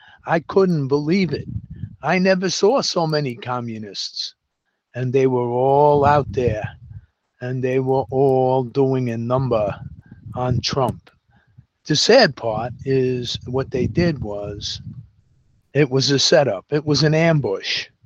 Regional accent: New York City, New York, United States; Growing up in New York City, I am an alleyway New Yorker. And I grew up in the ghetto, but it wasn't a ghetto because the Democrats hadn't brought the drugs in yet.

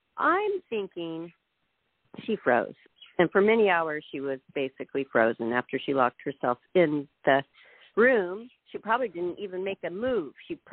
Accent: Spokane, Washington, United States; born there; By the way, very close to where I was born in Spokane, Washington.

